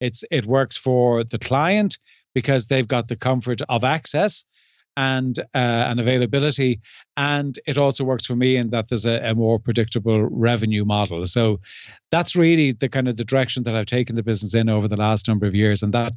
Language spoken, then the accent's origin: English; Dublin, Leinster, Ireland; I live in the south of France, and I clearly … wasn't born in the south of France. I was born and raised in Dublin and spent most of my career in Dublin